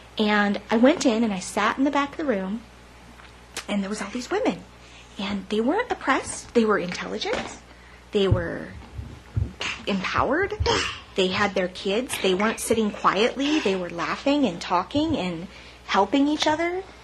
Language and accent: English; Idaho Falls, Idaho, United States; I grew up Pentecostal in Idaho Falls. I grew up in a Mormon town, not being Mormon, very, very Christian.